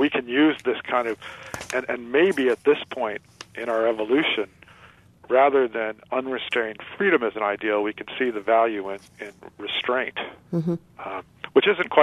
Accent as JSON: {"language": "English", "region": "Massachusetts", "country": "United States", "said": "I'm from Massachusetts. We barely have that in our state."}